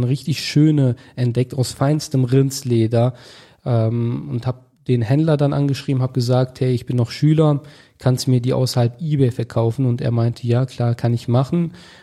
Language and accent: German; Augsdorf, North Rhine-Westphalia, Germany; also born or lived in Detmold; Ich komme aus Augsdorf, das ist ein Dorf circa 20 Kilometer von Bielefeld entfernt. Dort bin ich aufgewachsen, groß geworden, auch in der Nähe in Detmold geboren.